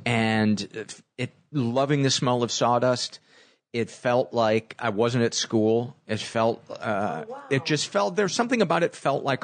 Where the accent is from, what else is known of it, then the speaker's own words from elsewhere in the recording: Homewood, Illinois, United States; South suburbs of Chicago, Homewood, Flossmoor. I was from Homewood, which was a lot more middle class, and Flossmoor was very upper middle class.